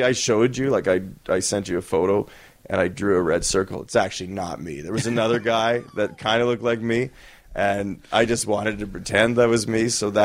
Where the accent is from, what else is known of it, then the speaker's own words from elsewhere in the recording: Winnipeg, Manitoba, Canada; I mean, I'm from Winnipeg.